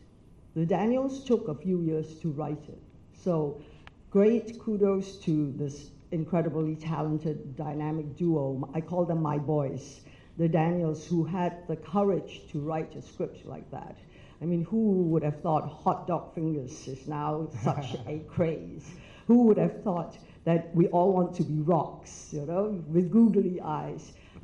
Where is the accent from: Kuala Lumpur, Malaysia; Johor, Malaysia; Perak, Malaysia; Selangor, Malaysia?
Perak, Malaysia; Ipoh; So growing up in Malaysia, that's something